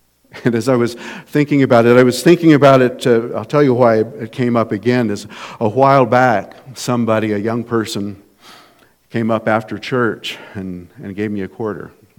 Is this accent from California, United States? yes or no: no; Grand Junction, Colorado, United States; When I was a kid growing up in Grand Junction, and my dad was a pastor